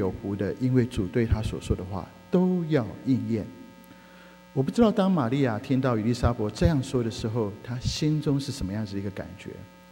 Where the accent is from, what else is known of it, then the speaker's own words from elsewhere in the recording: Taiwan; 我从小在台湾长大，我们在台大附近